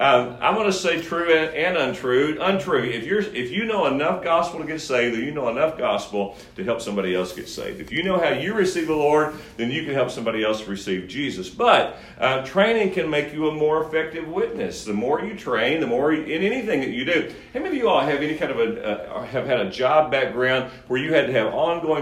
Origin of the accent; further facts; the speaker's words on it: Kentucky, United States; I'm 54. And so, man, I grew up in West Kentucky, 54 years old.